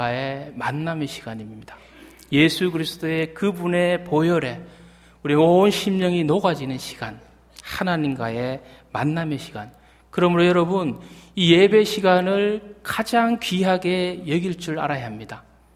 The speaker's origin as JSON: {"language": "Korean", "town": "Cheongsong", "region": "North Gyeongsang", "country": "South Korea", "tie": "born or raised there", "said": "제 고향에 가면 청송교도소가 있습니다."}